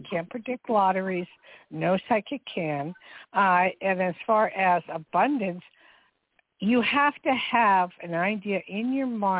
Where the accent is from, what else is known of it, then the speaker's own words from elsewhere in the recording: New Jersey, United States; Very familiar with that area since I grew up in Jersey, and I used to look over the river all the time